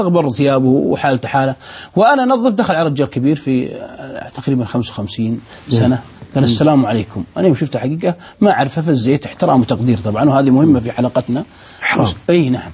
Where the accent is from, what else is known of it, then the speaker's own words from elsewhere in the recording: Mecca, Makkah Province, Saudi Arabia; now in Unaizah, Saudi Arabia; أول ما نقلت كنت من مكة وانتقلت إلى عنيزة تقريبا في الثمانينات ميلادي